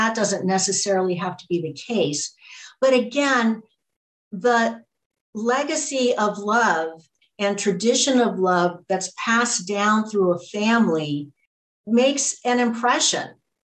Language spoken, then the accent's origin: English; United States; I grew up in the Greek culture, Greek American, and my Yaya grandmother lived with us in our home for 14 years.